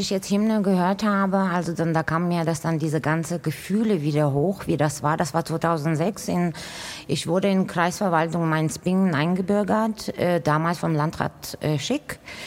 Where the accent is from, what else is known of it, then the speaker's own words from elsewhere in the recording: Baku, Azerbaijan; now in Germany; wenn ich in mein Heimatland einreise, dass ich das dann keine Einreisevisum brauche, weil ich dann jetzt als Deutscher, wenn ich dann nach Baku fliege, da wo ich das dann 23 Jahre gelebt habe